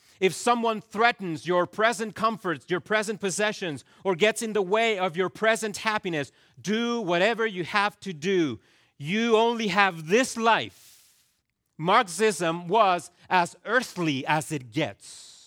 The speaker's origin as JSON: {"language": "English", "country": "Chile", "tie": "born or raised there", "moved": "as an adult", "said": "Now, I grew up in Chile. You know this by now, hopefully. And in the 22 years that I spent in Chile, I don't remember ever suffering due to lack of basic provisions."}